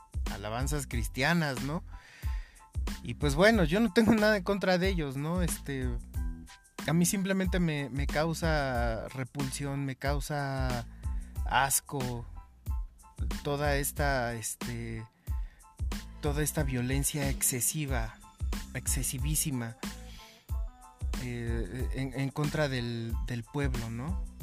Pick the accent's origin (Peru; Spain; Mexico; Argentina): Mexico; me parece como sociedad mexicana terrible